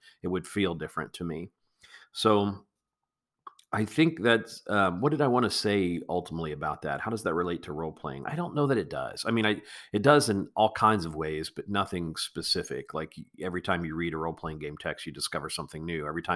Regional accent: the South, United States; I grew up in the Protestant church, Bible Belt America.

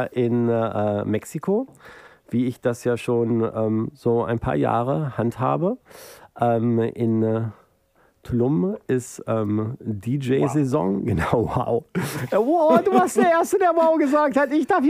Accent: Berlin, Germany; Nee, ich bin Berliner.

